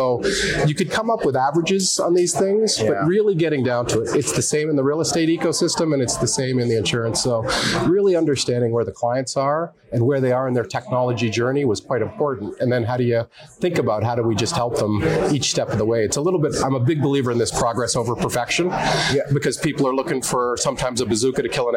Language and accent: English; Canada; now in United States; I'm a Canadian, but I've had the pleasure of working and living and having fun in three continents. And now I'm based in the Orange County area.